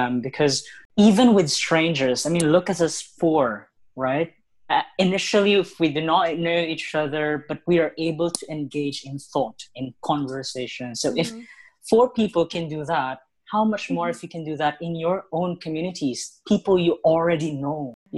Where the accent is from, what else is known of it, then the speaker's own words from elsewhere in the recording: Philippines; first language Tagalog; English is a second language; I'm a Filipino. I speak Tagalog. And yet I need to converse in a language that's not my native tongue in order for other people to understand the message I want to convey.